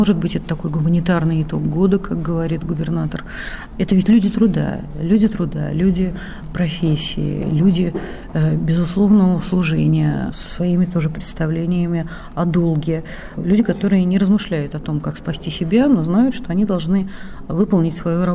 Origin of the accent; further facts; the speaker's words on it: Saint Petersburg, Russia; Я петербуржец.